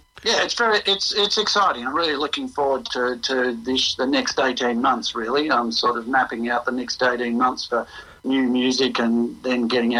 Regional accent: Australia; also born or lived in Rockhampton; I lived in a caravan for the next 6.5 years, travelling around Australia. And so, an unusual childhood.

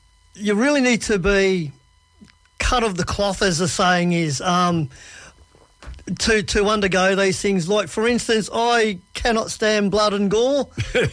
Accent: Traralgon, Victoria, Australia; Well, I grew up in Traralgon, country Victoria, on a dairy farm.

